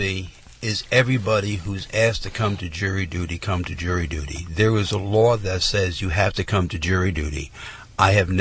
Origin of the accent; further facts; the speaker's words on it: New York City, New York, United States; When I was growing up, and I'm from New York City, when I was growing up, they had a different type of jury system in New York.